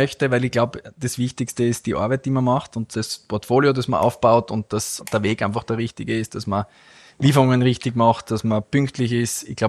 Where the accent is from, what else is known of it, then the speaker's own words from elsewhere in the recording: Graz, Styria, Austria; born there; Geboren in Graz